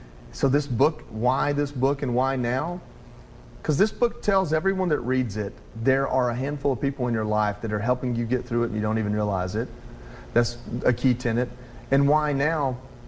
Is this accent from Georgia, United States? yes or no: yes; Georgia, United States; I am from Northwest Georgia, and that includes East Tennessee.